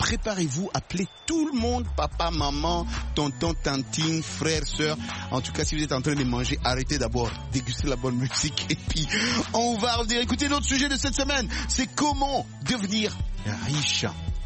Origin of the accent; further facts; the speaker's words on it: Kinshasa, DR Congo; Moi, je suis originaire de Congo Kinshasa.